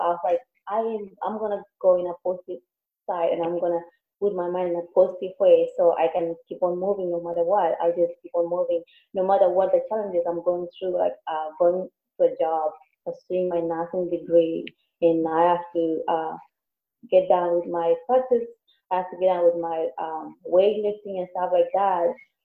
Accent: Kenya; moved away; Okay, so when I came from Kenya, I was pregnant, but I didn't know about that.

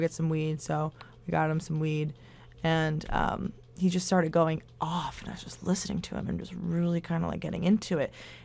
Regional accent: Boston, Massachusetts, United States; he's from Rhode Island and I'm from Boston.

